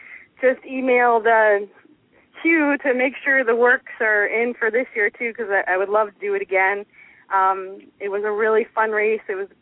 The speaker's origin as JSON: {"language": "English", "region": "New Jersey", "country": "United States", "tie": "born or raised there", "also_born_or_lived": "Maine", "lives_now": "Alaska, United States", "said": "Well, I grew up in New Jersey. I actually moved to Alaska from Maine."}